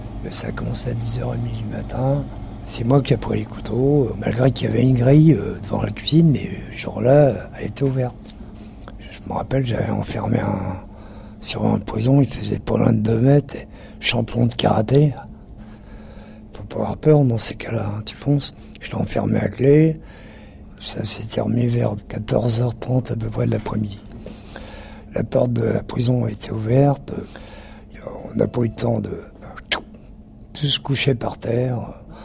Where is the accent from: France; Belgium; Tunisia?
France; moi, je suis pupille de la Nation de Paris. J'étais abandonné par mes parents à l'âge de 4 mois. De nourrice en nourrice, quoi. Trimballé à gauche, à droite, dans les quatre coins de la France.